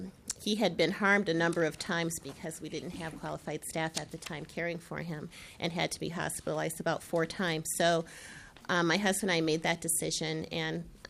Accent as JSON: {"language": "English", "town": "Eagan", "region": "Minnesota", "country": "United States", "said": "I'm from Eagan."}